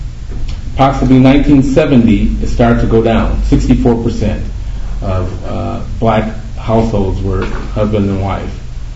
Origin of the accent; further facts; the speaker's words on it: Milwaukee, Wisconsin, United States; moved away as an adult; I would say, I'm from Milwaukee, And I didn't know that I was disadvantaged or not adequately prepared for college when I came here in 1970 either.